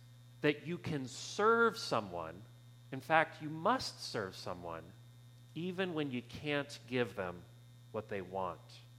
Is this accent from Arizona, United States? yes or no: yes; Arizona, United States; My cousin, who I grew up with in Arizona, her life took a bit of a different direction than mine.